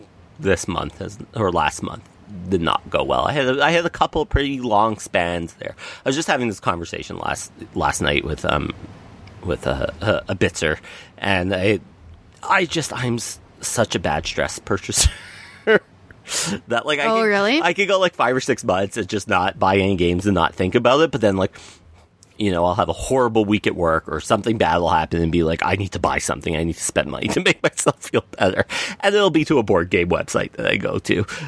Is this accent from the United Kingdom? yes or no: no; Canada; As a Canadian, it's hard to say no